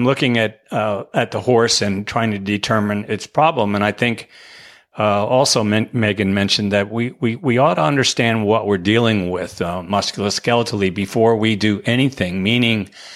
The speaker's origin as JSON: {"language": "English", "region": "New York", "country": "United States", "said": "I'm from New York"}